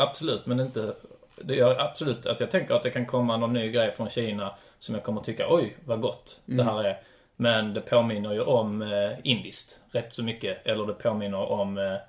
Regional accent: Sweden; vi, som svensk nu helt plötsligt äter för första gången testa thai-mat

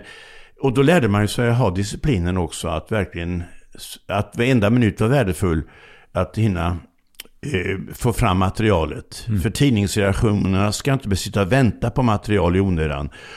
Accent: Laholm, Halland County, Sweden; För jag kommer ju från Laholm, som bara är 2 mil från svenska metropolen Båstad.

